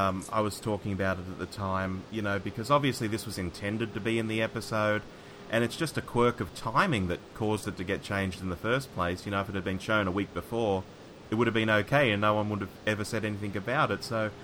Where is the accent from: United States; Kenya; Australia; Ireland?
Australia; I guess growing up in Australia, I would think more about maybe a big snake under my bed or something.